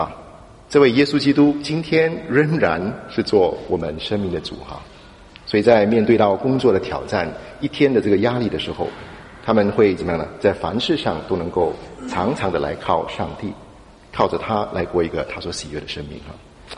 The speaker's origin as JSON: {"language": "Chinese", "country": "Singapore", "lives_now": "London, United Kingdom", "said": "我是一个从新加坡来的人所以我很关心这个新加坡的近况"}